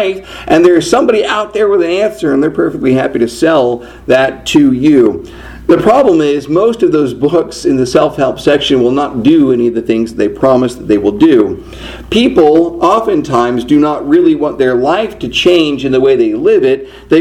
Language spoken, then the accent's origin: English; Houston, Texas, United States; now in Washington, United States; I am from Houston originally, and so living in D.C. took some getting used